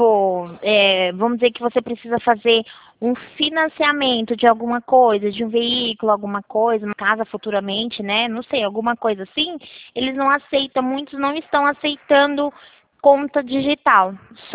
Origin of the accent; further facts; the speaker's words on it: Rio Claro, São Paulo, Brazil; Eu sou aqui de Rio Claro.